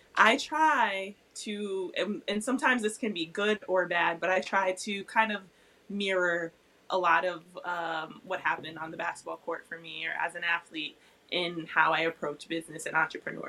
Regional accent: Springfield, Massachusetts, United States; I'm from Springfield, so basketball fame, right around there.

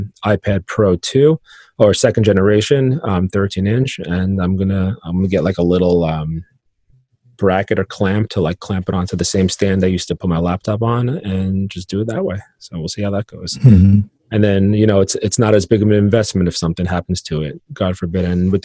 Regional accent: New York, United States; here from New York.

